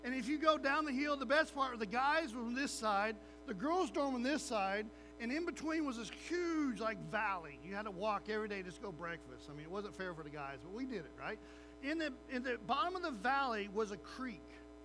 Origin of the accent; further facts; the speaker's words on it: Oklahoma, United States; Growing up in Oklahoma, we went to Turner Falls Youth Camp.